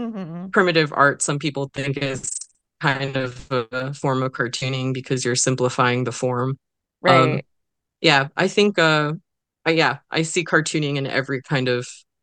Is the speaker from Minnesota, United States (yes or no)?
no; California, United States; I grew up in the Bay Area